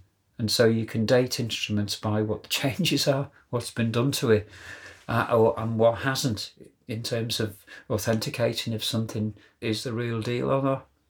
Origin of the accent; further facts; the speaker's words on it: North West England, United Kingdom; And it's red, and I'm a Scouser, so that's very good, isn't it, really? Yeah, I mentioned also I learned my music around Merseyside.